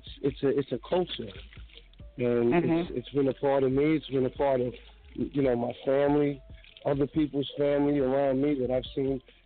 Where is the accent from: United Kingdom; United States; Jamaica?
United States; Jersey City, New Jersey; Well, you know, growing up in Jersey City, hip-hop, rap, I mean, that's going hand-to-hand just with everyday lifestyle, you know.